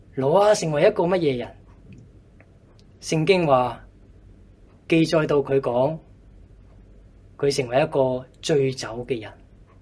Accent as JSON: {"language": "Cantonese", "country": "Hong Kong", "said": "我哋香港人就明啦。"}